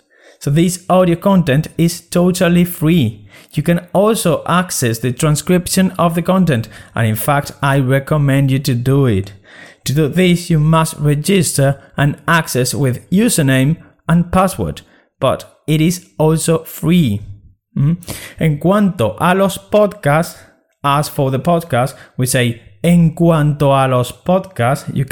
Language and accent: Spanish; Spain; first language Spanish; Yo soy español. Y voy a ayudarte a aprender mi idioma nativo